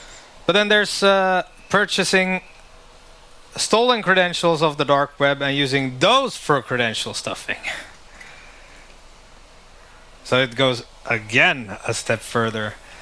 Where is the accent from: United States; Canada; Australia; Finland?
Finland; because I'm from Finland.